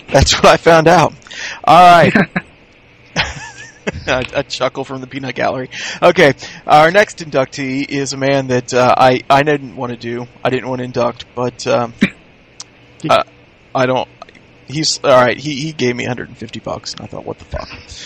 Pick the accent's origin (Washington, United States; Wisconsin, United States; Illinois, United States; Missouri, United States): Missouri, United States; St. Louis; in my hometown, St. Louis, Missouri